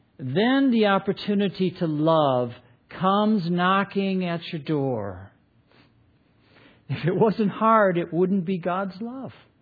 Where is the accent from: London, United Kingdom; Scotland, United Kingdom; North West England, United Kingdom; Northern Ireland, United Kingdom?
Scotland, United Kingdom; I'm Scottish, that's why I put myself forward.